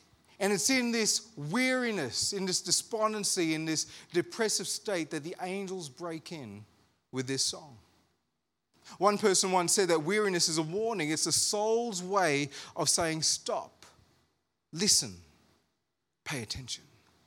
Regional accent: Armidale, New South Wales, Australia; I'm from Armidale. You need to talk back to a brother. You know what I'm saying? We're feisty down in Armidale.

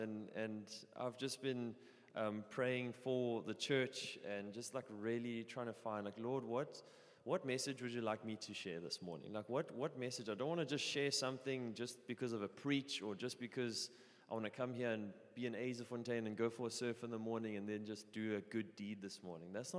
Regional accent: Melkbosstrand, Western Cape, South Africa; But we are from Melkbos, and we have been married for 5 years

